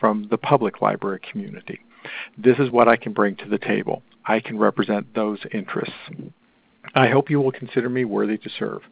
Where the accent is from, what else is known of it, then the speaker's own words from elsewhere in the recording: Missouri, United States; I'm a public library director that believes in cooperation, and I'm from Missouri.